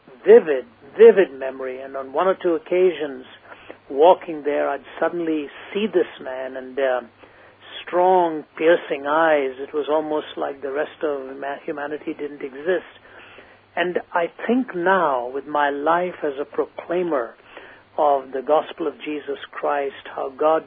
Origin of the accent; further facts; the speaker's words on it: Delhi, India; first language Hindi; can still understand Tamil, speak a smattering of it, but in terms of language, Hindi became the main language for me, since that was where I was raised in Delhi.